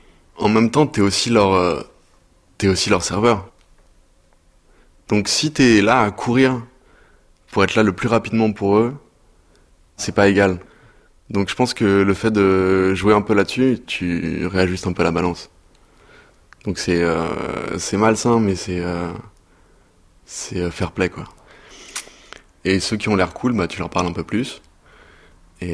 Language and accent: French; Lyon, Auvergne-Rhône-Alpes, France; À Lyon, dans la banlieue de Lyon. Dans des tours, quartier populaire. Je devais être le mec le plus blanc, je pense, de mon quartier.